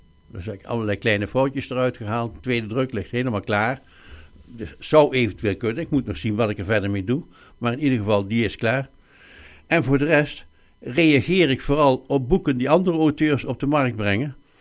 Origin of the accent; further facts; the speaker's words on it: Gelderland, Netherlands; Ja, ik kom zelf uit de Betuwe.